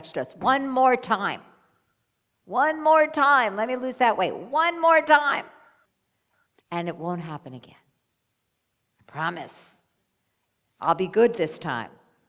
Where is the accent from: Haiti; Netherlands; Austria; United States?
United States; New York; I'm a New Yorker